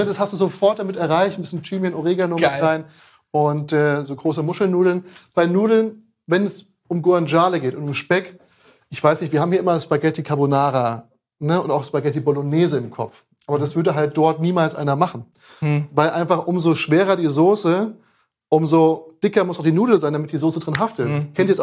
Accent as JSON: {"language": "German", "town": "Frankfurt", "region": "Hesse", "country": "Germany", "lives_now": "Berlin, Germany", "said": "Ich bin ja eigentlich aus Frankfurt."}